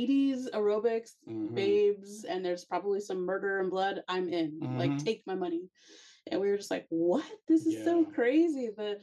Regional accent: California, United States; like, just to set the record straight, we are from the Central Valley, California. So mm-hmm. we're just in this like kind of small pocket.

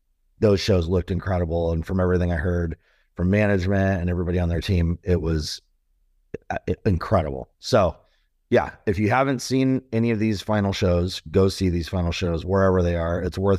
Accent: California, United States; It was something that was in my hometown at the time, from Orange County, where I was born and raised.

